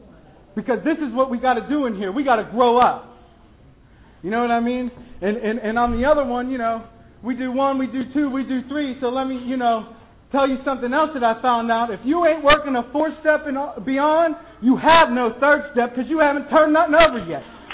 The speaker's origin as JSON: {"language": "English", "town": "New Castle", "region": "Pennsylvania", "country": "United States", "lives_now": "Philadelphia, United States", "said": "I'm from Newcastle, Pennsylvania. I got introduced there."}